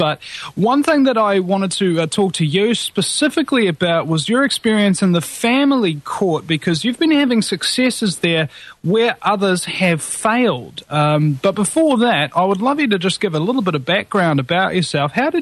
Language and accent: English; New Zealand; I, as a Kiwi, am actually quite grateful for them.